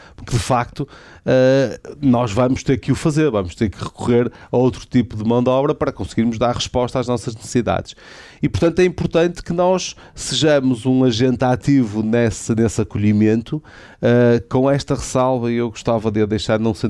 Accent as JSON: {"language": "Portuguese", "country": "Portugal", "said": "como nós portugueses não gostaríamos de ir para outro país qualquer"}